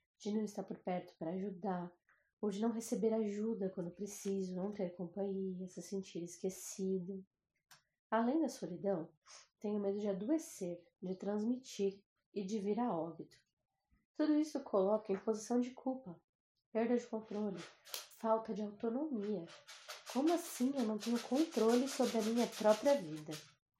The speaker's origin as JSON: {"language": "Portuguese", "region": "São Paulo", "country": "Brazil", "said": "eu sou psicóloga, sou de São Paulo"}